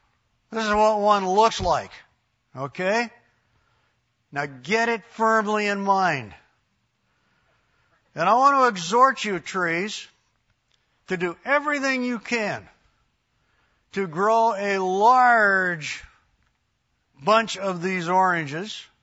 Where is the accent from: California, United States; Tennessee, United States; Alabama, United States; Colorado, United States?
California, United States; Judy and I grew up in Southern California. I think I've even mentioned this just sitting in a class in here. Grew up in Southern California, amidst thousands of acres of orange trees.